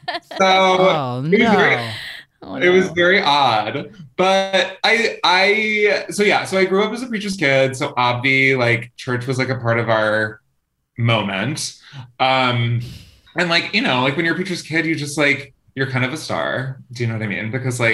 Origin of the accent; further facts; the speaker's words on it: Pennsylvania, United States; born there; So I was born in Pennsylvania in literal Amish country, like We would just like roll up behind some buggies on our way to church.